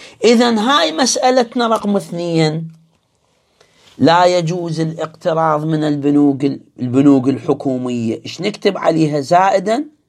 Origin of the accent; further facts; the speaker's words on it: Iraq; قلت لكم احنا عندنا في العراق اكو بنك واحد